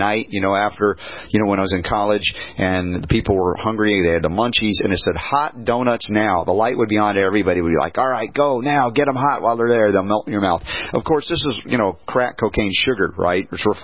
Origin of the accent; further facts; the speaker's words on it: the South, United States; I grew up in the South.